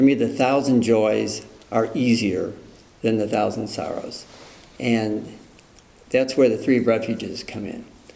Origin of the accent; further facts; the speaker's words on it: Skokie, Illinois, United States; I grew up in Skokie, Illinois, that was so Jewish that when a Jewish holiday rolled around, they just closed the school because there was nobody left.